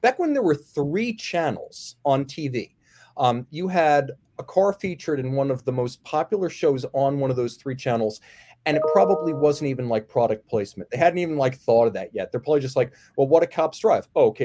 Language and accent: English; Northern United States, United States; I grew up in the North, so I had limited exposure to the Dukes of Hazzard. Culturally, it wasn't the same thing.